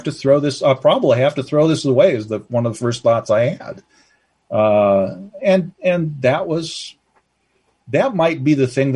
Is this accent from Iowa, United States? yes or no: yes; Iowa, United States; because I grew up in Iowa, and I was raised to believe that in Iowa, we're good neighbors and we take care of each other.